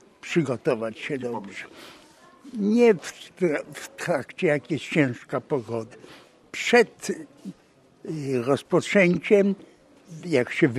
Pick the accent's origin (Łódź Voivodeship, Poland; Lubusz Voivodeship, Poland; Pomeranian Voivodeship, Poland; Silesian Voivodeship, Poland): Pomeranian Voivodeship, Poland; Gdynia; born there; Ja się urodziłem w Gdyni. W 1932 roku i po wojnie rozpocząłem w harcerskim ośrodku morskim w Gdyni. I tak cały czas żegluję w Gdyni.